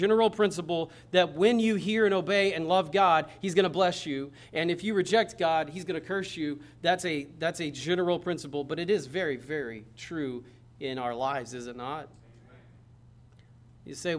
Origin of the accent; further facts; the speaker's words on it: Braggs, Oklahoma, United States; I grew up in Bragg, so I went to see my friends when they graduated the same year.